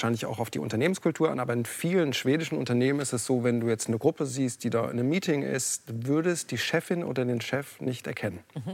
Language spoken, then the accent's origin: German; Northern Germany, Germany; kennen wir als Norddeutsche auch, es gibt kein schlechtes Wetter, nur schlechte Kleidung.